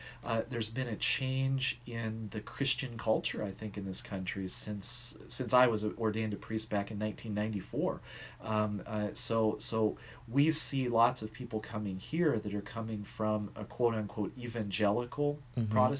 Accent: Pennsylvania, United States; also born or lived in Scranton, Pennsylvania / Erie, Pennsylvania; I was born in Scranton, Pennsylvania, when my dad was in seminary. But my father is from Pittsburgh, Pennsylvania, and he was a priest, so we moved around a bit. So we lived around the Pittsburgh area.

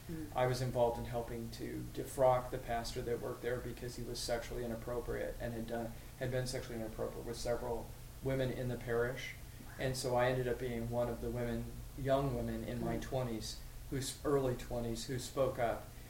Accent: Houston, Texas, United States; but my parents relocated to Houston

